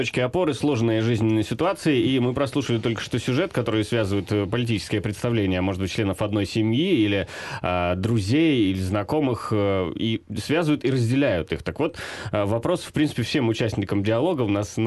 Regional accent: Donbas, Ukraine; born there; я родился на Донбассе

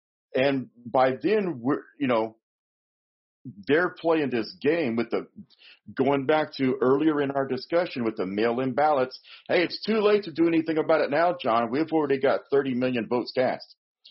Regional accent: Arizona, United States; now in Alabama, United States; Now, originally, I'm from Arizona.

